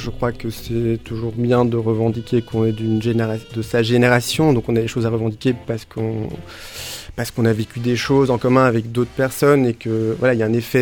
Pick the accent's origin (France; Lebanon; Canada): France; Marseille, Provence-Alpes-Côte d'Azur; je suis marseillais, je vis ici.